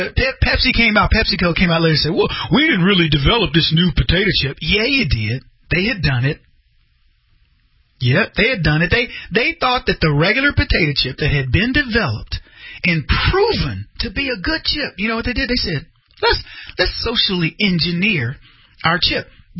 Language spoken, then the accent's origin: English; the South, United States; I grew up in the South. Or as we like to say in the black community, the South.